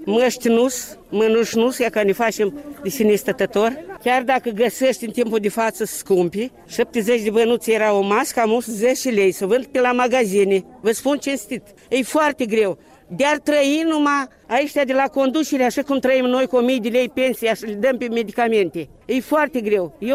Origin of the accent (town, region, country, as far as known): Moldova